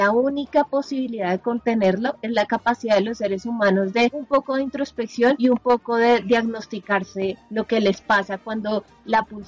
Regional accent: Colombia; en el caso de nosotros que somos colombianos tenemos una herencia de odio muy compleja

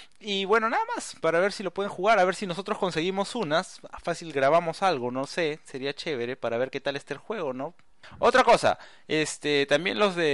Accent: Peru; Y el mío tampoco, porque acá todos somos de Perú.

